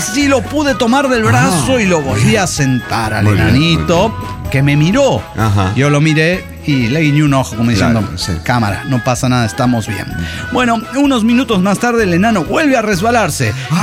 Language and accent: Spanish; Ecatepec de Morelos, State of Mexico, Mexico; de Ecatepec de Morelos